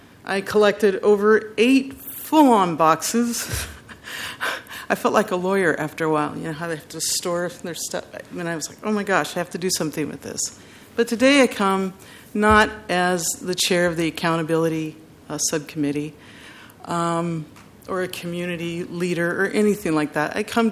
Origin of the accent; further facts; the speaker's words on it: Portland, Oregon, United States; I was actually born and raised in Portland. I'm a Portlander through and through.